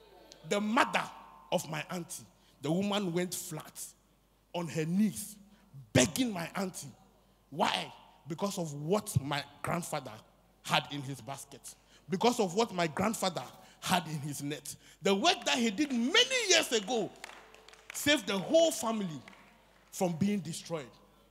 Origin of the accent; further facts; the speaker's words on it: Volta, Ghana; You know where she comes from? Me. I come from the Volta region.